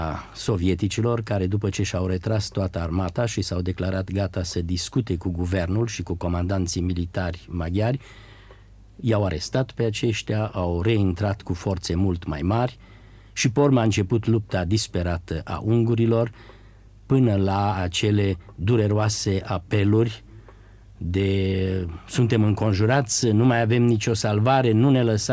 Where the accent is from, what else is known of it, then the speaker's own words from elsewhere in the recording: Romania; noi ca români la un post de radio american, simțeam noi, redactorii, nu avem voie în niciun fel să încurajăm o răscoală în România